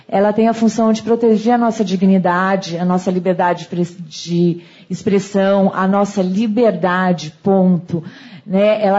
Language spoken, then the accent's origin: Portuguese; Bragança Paulista, São Paulo, Brazil; now in São Paulo, Brazil; Eu sou de São Paulo, na verdade eu sou de Bragança Paulista, terra da linguista.